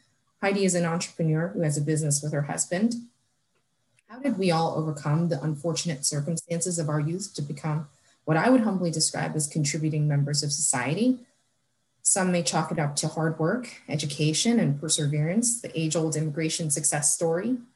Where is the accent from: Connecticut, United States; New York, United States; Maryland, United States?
New York, United States; Brooklyn; One point in time that really stands out for me is growing up in Brooklyn post 9/11.